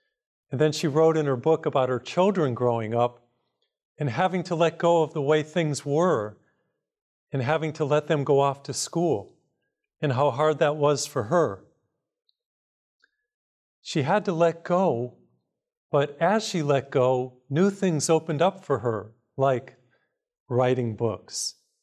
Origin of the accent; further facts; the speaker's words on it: Massachusetts, United States; I grew up in Massachusetts, so this was an exciting event for me.